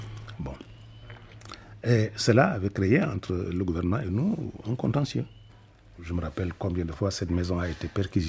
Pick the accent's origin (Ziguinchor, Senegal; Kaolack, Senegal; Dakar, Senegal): Kaolack, Senegal; quand j'étais jeune à Kaolack